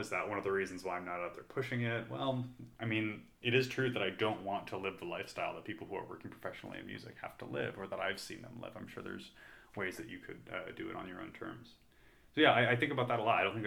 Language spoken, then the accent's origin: English; Canada; now in United States; I'm an immigrant, so I'm from Canada